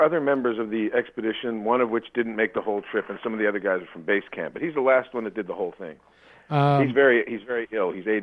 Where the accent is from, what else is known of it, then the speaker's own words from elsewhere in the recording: Canada; I'm Canadian.